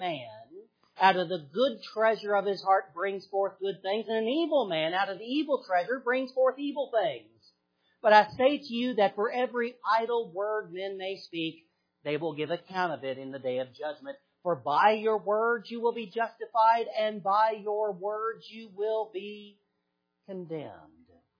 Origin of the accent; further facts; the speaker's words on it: Louisville, Kentucky, United States; you know that I'm from Louisville.